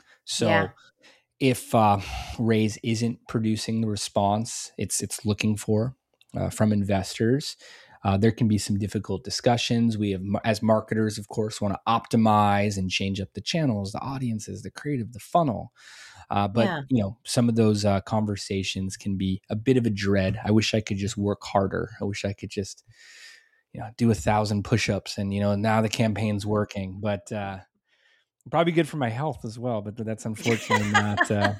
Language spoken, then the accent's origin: English; California, United States; I grew up here in Southern California, snowboarding, skating, surfing